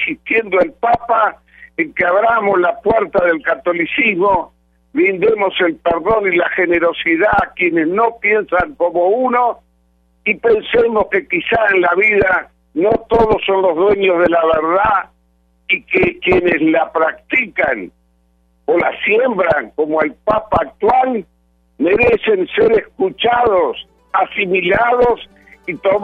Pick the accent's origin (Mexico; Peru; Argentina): Argentina; Lo afirmo como ciudadano argentino